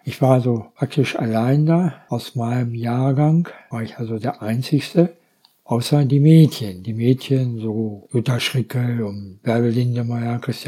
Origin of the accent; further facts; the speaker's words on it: Göttingen, Lower Saxony, Germany; born there; Aber geboren bin ich in Göttingen.